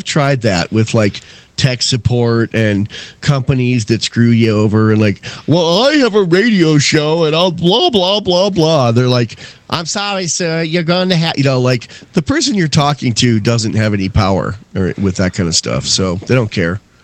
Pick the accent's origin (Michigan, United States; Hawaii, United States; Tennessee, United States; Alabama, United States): Michigan, United States; Detroit; from Detroit, Rock City.